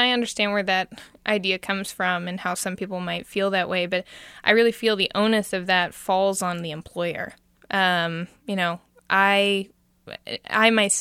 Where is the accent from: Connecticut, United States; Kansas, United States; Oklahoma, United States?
Kansas, United States; you're not from here, are you? I said, no, I'm not. He said, where are you from? I said, Kansas. He said, oh, you look corn-fed.